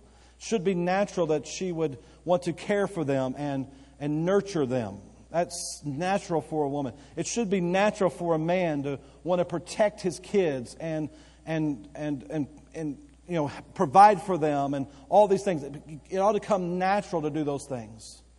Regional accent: Bowie, Texas, United States; I grew up in the big city of Bowie, Texas. I was born in Bowie.

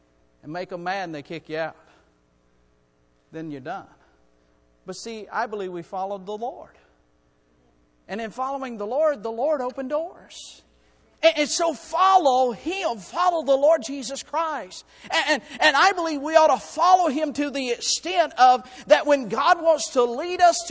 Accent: Florida, United States; We're from Florida.

